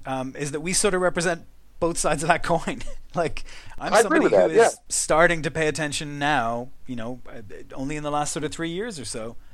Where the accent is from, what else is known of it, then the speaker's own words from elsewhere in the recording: Ireland; now in United Kingdom; people in Britain are very nice about the fact that I'm Irish